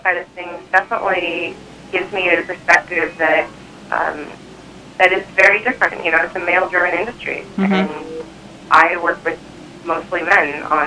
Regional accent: Portland, Oregon, United States; No, I grew up here in Portland.

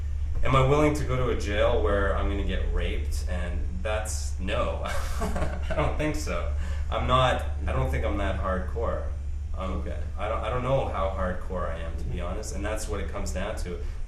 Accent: Toronto, Ontario, Canada; now in Montreal, Canada; But I come from Toronto, so I know Toronto.

